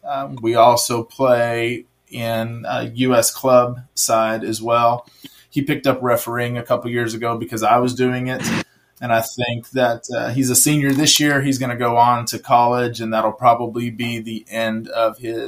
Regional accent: Colorado, United States; I'm originally from Colorado and have a ranching background.

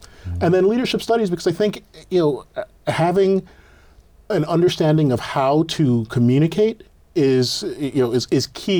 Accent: Hawaii, United States; also born or lived in Michigan / New York; So, I grew up in Hawaii. In Hawaii and Michigan primarily, while my parents were in school.

